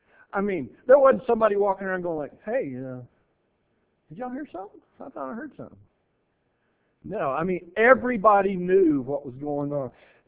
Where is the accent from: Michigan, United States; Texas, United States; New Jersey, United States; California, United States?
Texas, United States; I grew up in North Central Texas. We had them often. And there were a couple of times when they literally came through our farm and we were down in the storm cellar